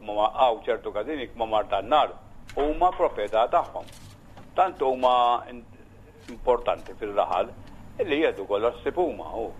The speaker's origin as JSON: {"language": "Maltese", "town": "Bormla", "region": "South Eastern Region", "country": "Malta", "tie": "born or raised there", "said": "jiena minn Bormla, jiena iktar miġbut lejn il-festa tal-Kunċizzjoni tal-Madonna. Għax jiena Bormlis"}